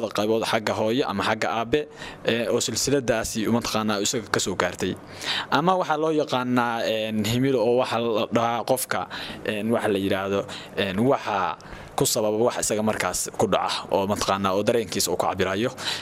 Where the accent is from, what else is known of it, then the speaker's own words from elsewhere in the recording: Binna, Bari, Somalia; Anigu waxaan dhashay 27-dii bishii afraad 1993. Waxaan ku dhashay deegaanka Binna, degmada Gumbax ee gobolka Bari. Waxbarashadaydii asaaskeedii degmada Gumbax baan ka qaatay.